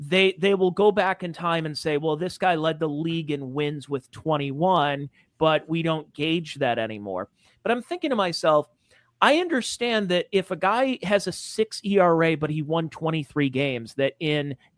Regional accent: Ohio, United States; we're from the Northeast Ohio area

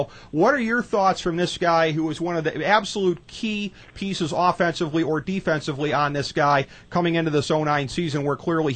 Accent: Cleveland, Ohio, United States; I don't have a dog in that fight because I grew up in Cleveland

